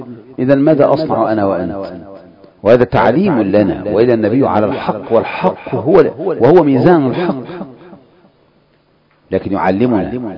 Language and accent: Arabic; Egypt; تفكر المناهج هذه عندنا في مصر يا أخوان